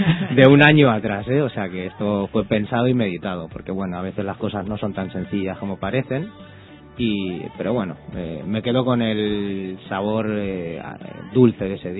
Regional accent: Leganés, Community of Madrid, Spain; now in Pinto, Spain; cuando yo vivía en Leganés, o nací en Leganés, cuando me vine a vivir a Pinto.

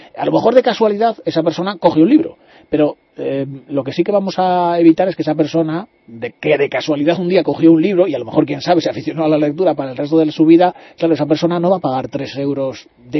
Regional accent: Spain; porque es verdad que somos así, los españoles en particular

